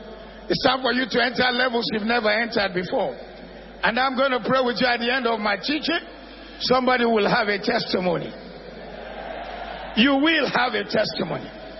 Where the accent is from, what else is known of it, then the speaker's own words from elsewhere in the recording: Ile-Ife, Osun, Nigeria; And then after that one redeemed in my hometown, my mother's hometown in Ileife.